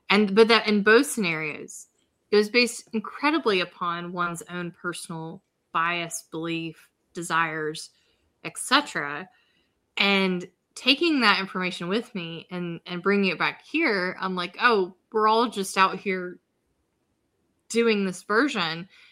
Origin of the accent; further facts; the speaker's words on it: Georgia, United States; And also I grew up in Georgia, so there wasn't really a whole bunch of diversity there.